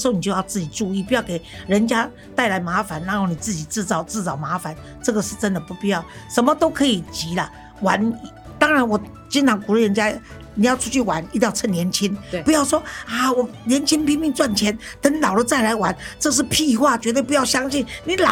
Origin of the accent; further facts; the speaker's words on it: Taiwan; 结果我就碰到有我们台湾人自己带两个小孩出去。